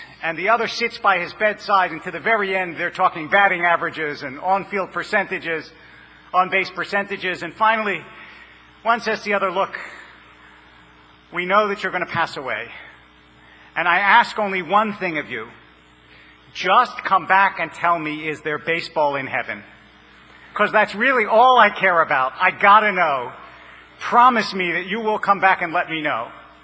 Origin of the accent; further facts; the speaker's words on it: Philadelphia, Pennsylvania, United States; but I grew up in Philadelphia.